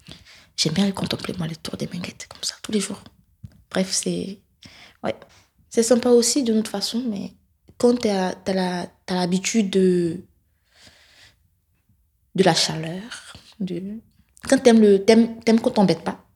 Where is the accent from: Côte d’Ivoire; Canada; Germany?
Côte d’Ivoire; now in Lyon, France; Et moi, je viens de la Côte d'Ivoire.